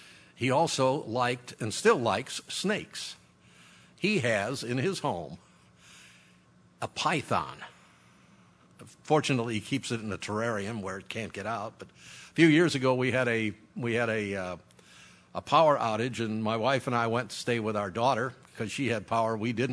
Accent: New York, United States; born there; I'm a New Yorker, like I've said before. I'm a New Yorker by birth and a hillbilly by choice. And coming from New York State, I'm used to real winter, you know, where it really got cold.

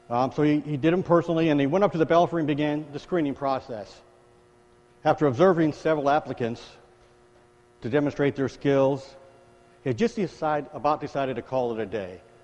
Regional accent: Pasadena, California, United States; My wife and I say we grew up in Pasadena. We got married out there back in 83

